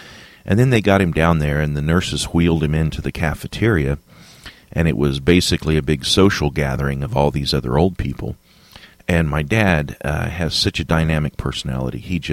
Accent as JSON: {"language": "English", "region": "California", "country": "United States", "tie": "born there", "said": "you know, I was born in California. I lived a lot of years in California."}